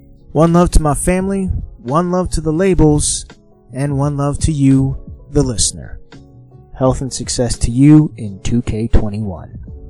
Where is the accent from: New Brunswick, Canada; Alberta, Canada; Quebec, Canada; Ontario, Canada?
Ontario, Canada; Hamilton; and the Hawk FM, CIOI, in my hometown of Hamilton.